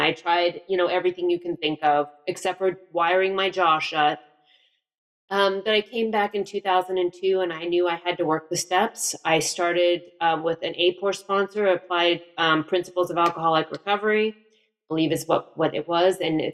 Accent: Los Angeles, California, United States; I'm from Los Angeles. I've lived in Colorado for a little over 3 years. So I am a San Fernando Valley girl.

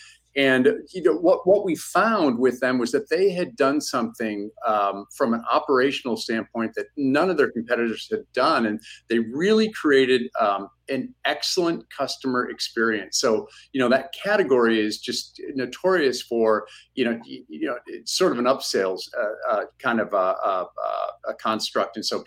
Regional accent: Detroit, Michigan, United States; I'm a child of Detroit. I grew up in Detroit.

